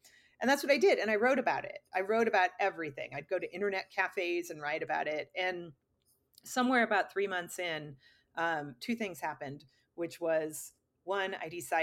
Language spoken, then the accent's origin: English; Midwest, United States; I mean, my parents and I grew up in the Midwest, and, you know, we would take driving trips everywhere, but I didn't even have a passport until I was 30.